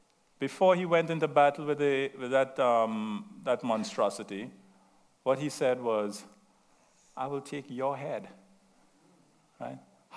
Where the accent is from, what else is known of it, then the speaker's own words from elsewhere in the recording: Trinidad & Tobago; accent: Trinidadian; I have a slight accent, very slight. Okay? I'm from Trinidad. Okay? Southern Island. Venezuela is about 4 or 5 miles off of our coast, right?